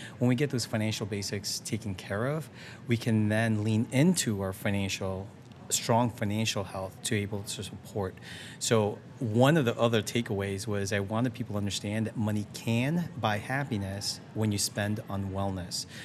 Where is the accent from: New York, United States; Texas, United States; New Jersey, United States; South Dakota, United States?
New Jersey, United States; also born or lived in Florida; I am thousands of miles away from home. I'm from Jersey originally in Florida. And then here I am in convention in Wisconsin.